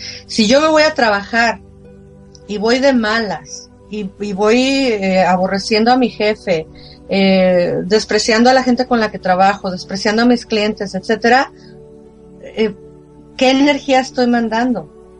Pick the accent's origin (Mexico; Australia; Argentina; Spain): Mexico; porque los dos somos mexicanos y tenemos esta cultura en México